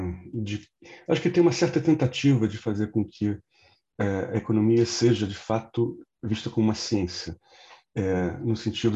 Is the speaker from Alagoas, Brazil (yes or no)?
no; Rio de Janeiro, Brazil; moved away as an adult; sou carioca, saí do Rio, fui para a Unicamp fazer engenharia química.